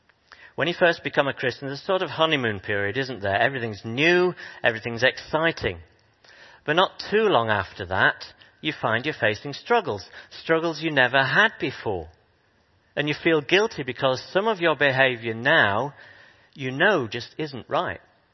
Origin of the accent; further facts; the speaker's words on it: Yorkshire and the Humber, United Kingdom; And as a Yorkshireman, I'd like everything to be free.